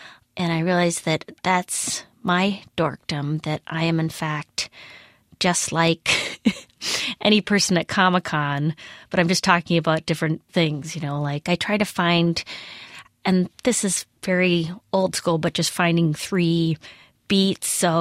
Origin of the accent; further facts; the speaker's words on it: Midwest, United States; I mean, I'm from the Midwest, so I guess it definitely is.